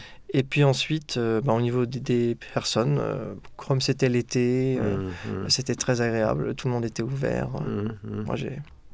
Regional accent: Lyon, Auvergne-Rhône-Alpes, France; also born or lived in Paris; Je viens de Lyon. J'ai fait mes études à Paris, mais je suis lyonnais d'origine.

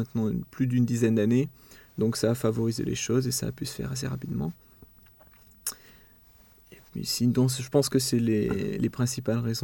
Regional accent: Auvergne-Rhône-Alpes, France; born there; je suis né dans l'Auvergne, donc dans le centre de la France, en 1973. Je suis issu d'une famille donc, qui vit actuellement à Lyon.

